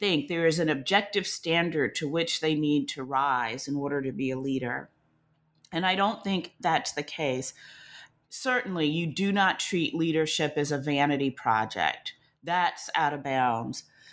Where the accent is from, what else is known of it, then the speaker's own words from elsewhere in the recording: the South, United States; accent: Southern; I worked so hard, Christina, to get rid of my Southern accent because I didn't want people to know I was from the rural South.